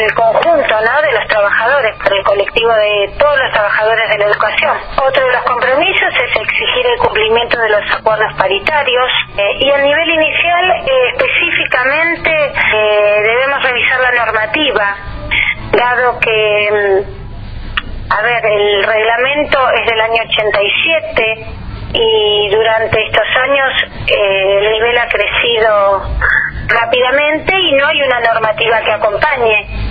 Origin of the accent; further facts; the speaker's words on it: Viedma, Río Negro, Argentina; Yo soy de Viedma, docente hace más de 25 años